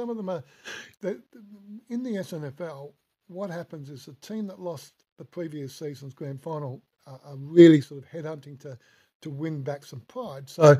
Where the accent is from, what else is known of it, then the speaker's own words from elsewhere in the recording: South Australia, Australia; Even though we're South Australian, we get a lot of the news reports from the eastern states.